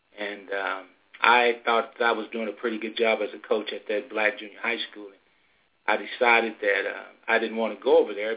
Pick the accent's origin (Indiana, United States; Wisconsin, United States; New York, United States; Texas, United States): Texas, United States; Well, I grew up in West Texas, and after graduating from college, I moved back to West Texas